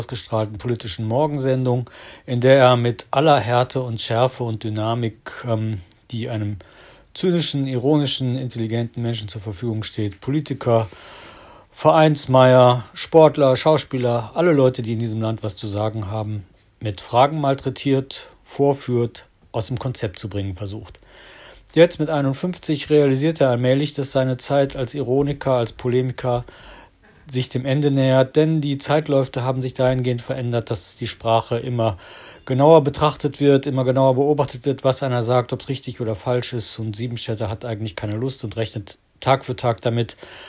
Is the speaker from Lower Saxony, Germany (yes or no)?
no; Kalkar, North Rhine-Westphalia, Germany; born there; 1966 in Kalka am Niederrhein geboren, habe meine Jugend in einem katholischen Jungeninternat namens Collegium Augustinianum Garstung verbracht, anschließend in Karlsruhe Malerei studiert